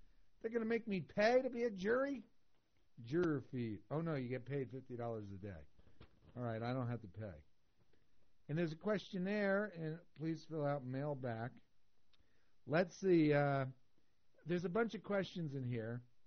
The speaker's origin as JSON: {"language": "English", "region": "New Jersey", "country": "United States", "tie": "born or raised there", "said": "we have a list of stories from my home state of New Jersey."}